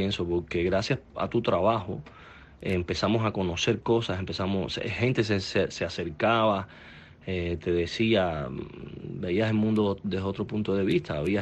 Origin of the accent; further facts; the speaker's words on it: Cuba; now in Miami, United States; Pues mira, salimos de Cuba en el 2007, pero habíamos planificado alguna cosita ya, tratar de hacer una nueva vida en otro lugar. Sinceramente no pensábamos en Miami en ese momento, pensábamos en otro lugar